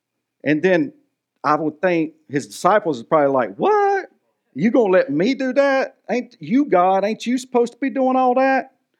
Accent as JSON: {"language": "English", "region": "the South", "country": "United States", "said": "I'm from the South, you know, and I ain't a Bible scholar."}